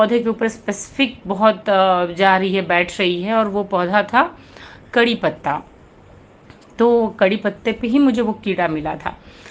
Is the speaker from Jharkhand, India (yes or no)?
no; Varanasi, Uttar Pradesh, India; now in Mumbai, India; मैं बनारस उत्तर प्रदेश से हूँ, लेकिन मेरी पढ़ाई लिखाई, मेरा बचपन बहुत सारे अलग शहरों में बीता है और अभी मैं मुंबई में रहती हूँ।